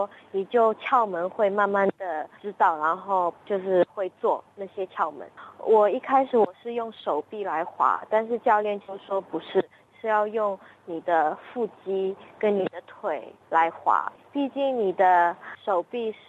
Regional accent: China; 因为我们都是中国人嘛，

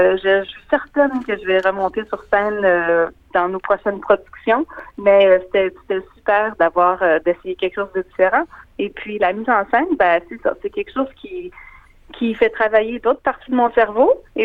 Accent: Quebec, Canada; now in Australia; Moi, vous l'avez peut-être deviné, je ne viens pas de France, je suis québécoise.

